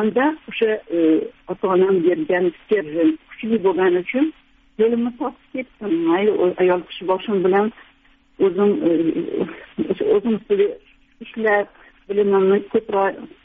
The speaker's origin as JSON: {"language": "Uzbek", "region": "Tashkent", "country": "Uzbekistan", "tie": "born or raised there", "said": "Men Toshkentliman, Toshkentda tug'ilganman, Labzak mahallasida, ziyoli oilada, ota-onam Nizomiy nomli Toshkent davlat pedagogika institutida dars berishardi."}